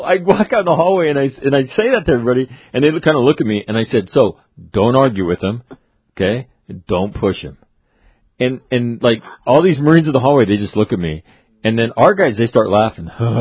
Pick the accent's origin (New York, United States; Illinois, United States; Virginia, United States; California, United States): California, United States; Sacramento; I was born and raised there.